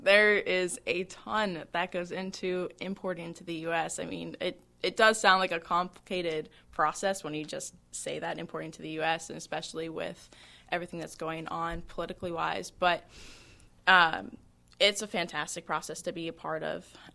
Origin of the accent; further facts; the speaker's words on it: Pittsburgh, Pennsylvania, United States; But since I'm from Pittsburgh, it was kind of, it could go either way.